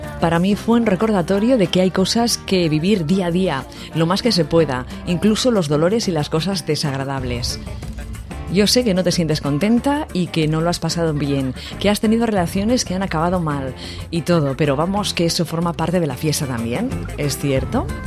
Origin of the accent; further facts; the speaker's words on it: Mexico; soy de México y la verdad, me gusta mucho tu programa